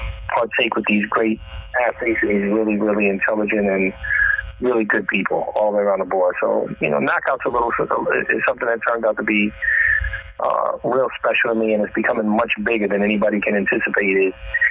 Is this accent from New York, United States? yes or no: yes; New York, United States; he owns half of New York, and I'm from New York